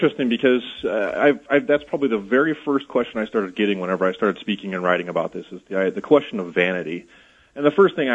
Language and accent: English; Texas, United States; Yeah, so I'm born and raised here in Texas, up near the Dallas area, cradle Catholic.